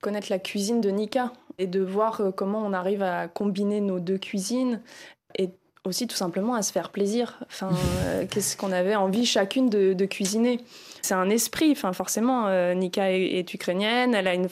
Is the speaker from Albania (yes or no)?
no; France; Mais moi, par exemple, oui, je suis française